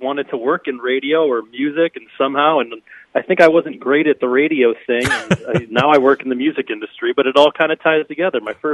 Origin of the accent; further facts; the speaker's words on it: Galesburg, Illinois, United States; now in Los Angeles, United States; And what's funny is I'm from the Midwest. I was born and raised in Galesburg.